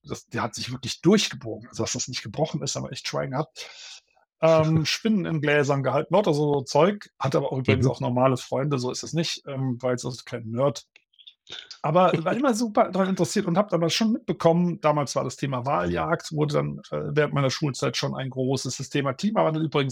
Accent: Bonn, North Rhine-Westphalia, Germany; Also ich bin in der Innenstadt von Bonn aufgewachsen mit 3 Geschwistern, meinen Eltern also zu 6 in einer kleinen Wohnung.

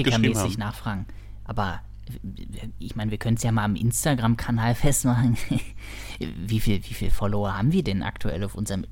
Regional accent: Berlin, Germany; Ich bin in der Berliner Türkei aufgewachsen, in Wedding

